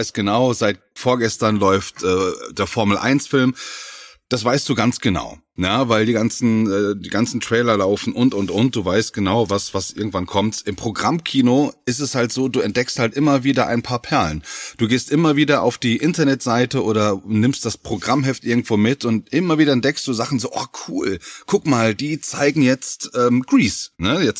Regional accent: Hameln, Lower Saxony, Germany; Ich komme aus Hameln gebürtig, ja, eine kleine Stadt in Niedersachsen bei Hannover.

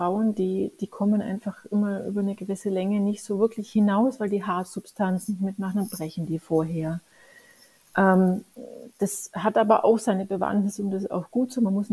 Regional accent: Allgäu, Germany; da habe ich noch im Allgäu gelebt, ich bin ja Allgäuerin.

